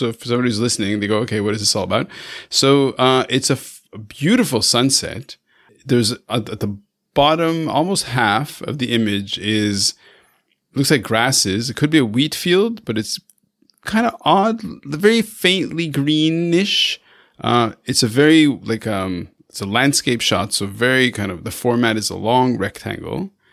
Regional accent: Montreal, Quebec, Canada; So I grew up in Montreal, So fellow Canadian.

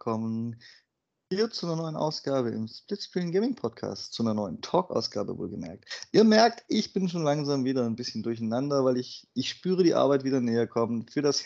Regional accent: Southern Germany, Germany; Ich bin auch Süddeutscher.

